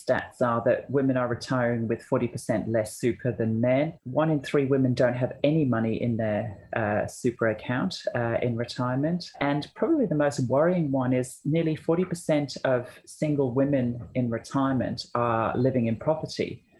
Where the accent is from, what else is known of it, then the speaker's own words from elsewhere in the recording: Australia; But we as Australian women are more attracted to the macho version.